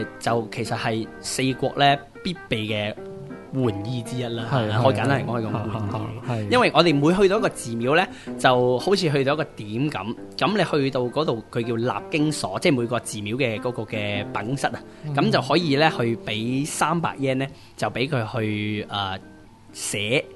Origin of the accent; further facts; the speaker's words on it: China; 我哋中国人就。白色是可能会做白事啦，